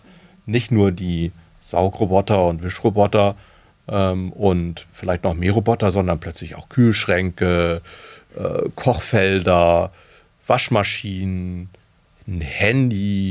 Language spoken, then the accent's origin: German; Germany; Denn immerhin bin ich ja Deutscher